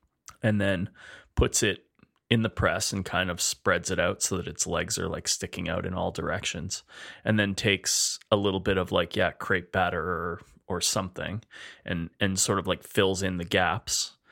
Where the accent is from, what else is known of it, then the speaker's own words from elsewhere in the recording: Edmonton, Alberta, Canada; I'm here with my friend Alan Sutterby. Hey, Alan.